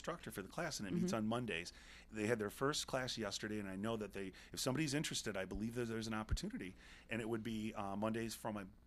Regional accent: Livonia, Michigan, United States; I grew up in Livonia

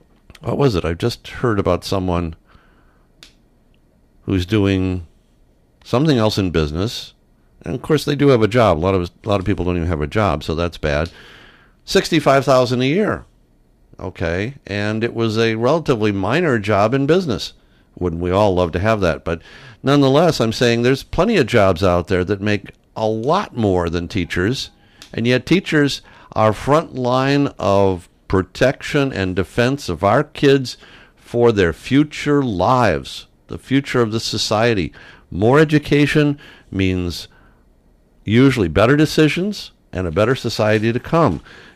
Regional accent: Michigan, United States; I grew up in Michigan, but why did I choose to work in Michigan?

